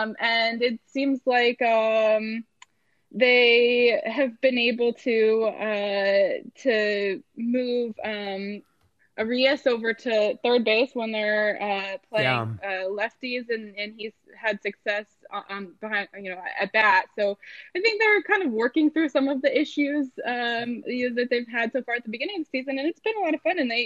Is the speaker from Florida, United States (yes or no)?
yes; Tampa, Florida, United States; I grew up in Tampa, so I grew up a Rays fan